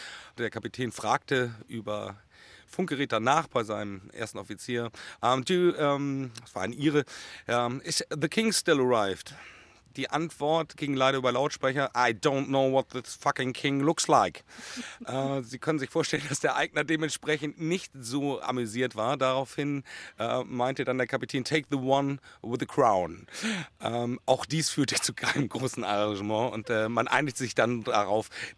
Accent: Helgoland, Schleswig-Holstein, Germany; Also habe ich einen großen Teil meiner Kindheit auf Helgoland verbracht.

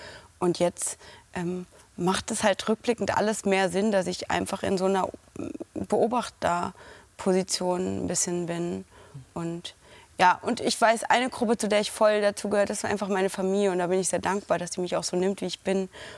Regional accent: Netherlands; Aber das ist so mein Zuhause auch. Also ich bin da aufgewachsen in Holland, habe da sehr viele Ferien verbracht, habe da als Studentin Surfkurse gegeben.

